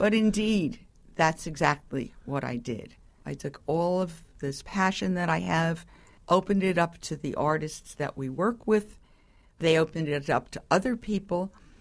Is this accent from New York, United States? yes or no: yes; New York, United States; and I am a New Yorker born and bred